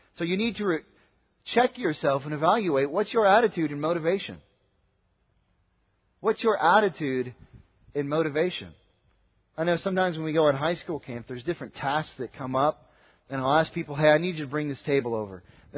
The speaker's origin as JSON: {"language": "English", "town": "Southlake", "region": "Texas", "country": "United States", "tie": "born or raised there", "said": "I grew up here. I was born in Southlake."}